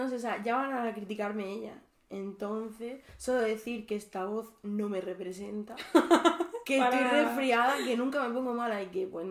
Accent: Murcia, Region of Murcia, Spain; Pues nada, somos las tres de Murcia, estamos en Cabezo de Torres ahora mismo.

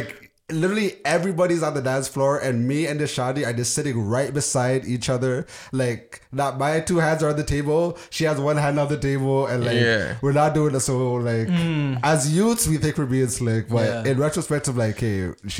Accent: Toronto, Ontario, Canada; born or raised there

